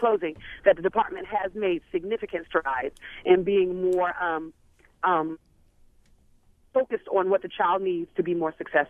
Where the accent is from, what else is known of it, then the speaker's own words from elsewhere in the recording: Baltimore, Maryland, United States; from Baltimore.